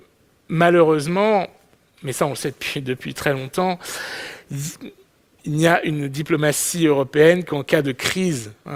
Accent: France; et je le dis, je suis français, mais c'est ainsi

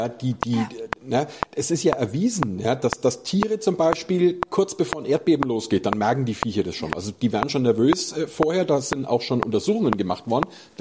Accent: Bayreuth, Bavaria, Germany; Wie ich in Bayreuth gewohnt habe noch. Also ich bin ja in Bayreuth geboren und aufgewachsen.

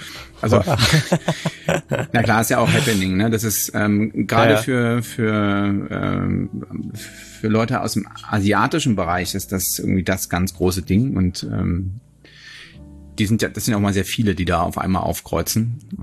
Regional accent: Hamburg, Germany; also meine Heimatstadt Hamburg, mehrfach gedreht

